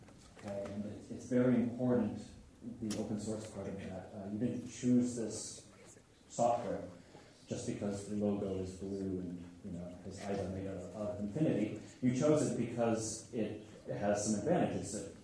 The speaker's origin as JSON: {"language": "English", "country": "United States", "moved": "yes", "lives_now": "Germany", "said": "I live in Germany. I didn't have to fly all the way from America, but I am American"}